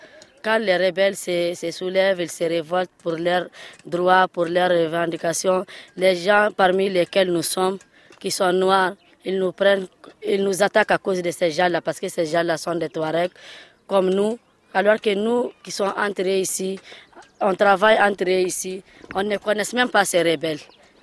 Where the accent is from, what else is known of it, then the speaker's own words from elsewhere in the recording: Mopti, Mali; J'ai 15 ans à Mopti, oui, avec toutes les communautés.